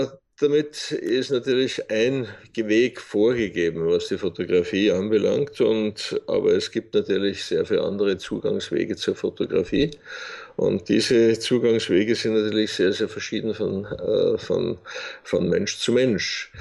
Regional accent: Bruck an der Großglocknerstraße, Salzburg, Austria; now in Thalheim bei Wels, Austria; Wohnen tue ich derzeit in Thalheim bei Wels, gebürtiger Salzburger. Aufgewachsen in einem winzig kleinen Dorf in Pinzgau, nämlich in Bruck an der Großglocknerstraße.

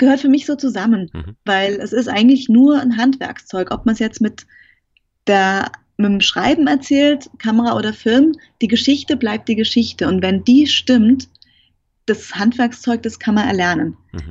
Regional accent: Rhineland-Palatinate, Germany; Hochschule Kaiserslautern in der Pfalz, wo ich herkomme

